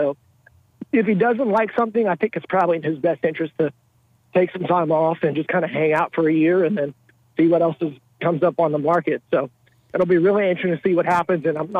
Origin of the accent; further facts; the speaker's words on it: Texas, United States; Man, I grew up in Texas. Texas A&M wasn't always the cool school to go to.